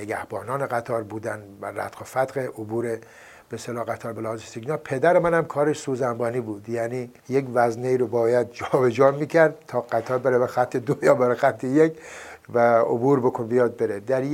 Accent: Chamsangar, Lorestan, Iran; born there; این ایستگاه راهن چمسنگر در کنار رودخانه سزار که رودخانه است که از در واقع لرستان میره به سد دز میریزه، اونجا من به دنیا آمدم.

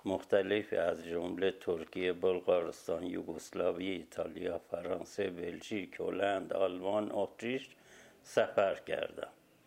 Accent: Shiraz, Fars, Iran; also born or lived in Kerman; بنده در سال 1322 در شهر کرمان به دنیا اومدم. چون پدرم ارتشی بود و به زودی هم در دوران کودکی منتقل شد به شیراز

